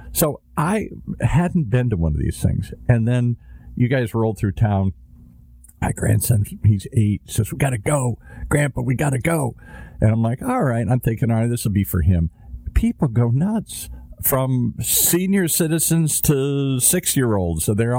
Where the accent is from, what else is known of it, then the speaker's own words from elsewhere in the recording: Detroit, Michigan, United States; I grew up in Car Town. I grew up in Detroit. I live in Southern California the last 30, 40 years here, but I'm a car kid